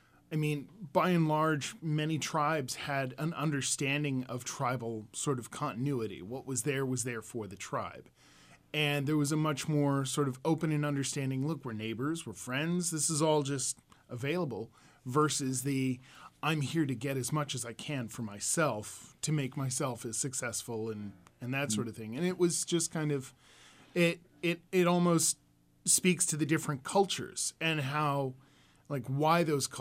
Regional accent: Spokane, Washington, United States; My Native experience, I grew up around the Spokane area.

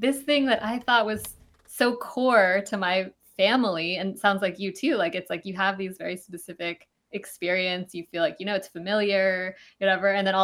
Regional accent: Santa Monica, California, United States; I grew up in Santa Monica in Southern California. My family's from New Zealand.

